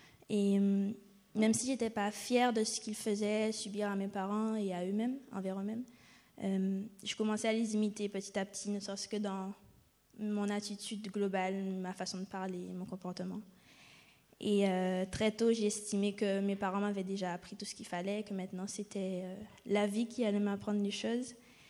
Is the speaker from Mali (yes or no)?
no; Guadeloupe; now in Toulouse, France; Je viens de Guadeloupe. Je suis née dans une famille chrétienne de 4 enfants. Je suis la dernière.